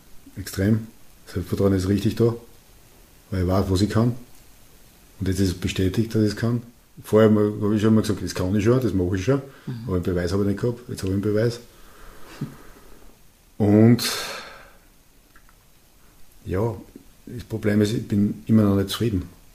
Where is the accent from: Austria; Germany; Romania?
Austria; Da würde es bei uns in Österreich nicht gehen dürfen, weil es einfach zu gefährlich ist.